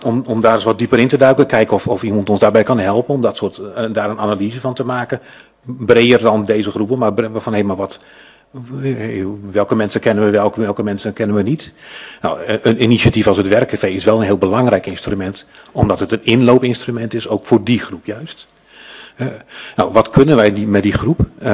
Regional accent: Kampen, Overijssel, Netherlands; Ik kom namelijk toevallig uit Kampen.

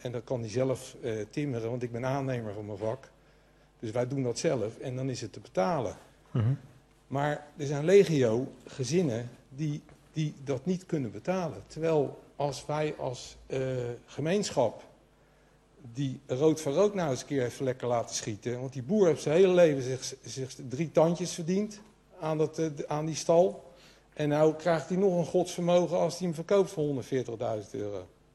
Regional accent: Zoeterwoude, South Holland, Netherlands; ik ben geboren in Zoeterwoude, dat is tegen Leiden aan. En ik heb daar polstokje gesprongen, ik heb de koeienvlaaien gegooid als jeugd.

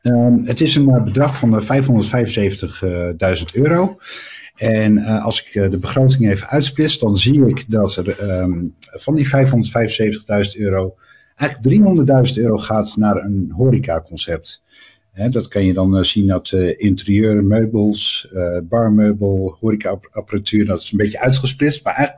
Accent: Groningen, Netherlands; Waar we als Groningers, als cultuurliefhebbers, eigenlijk niet echt veel aan gaan hebben.

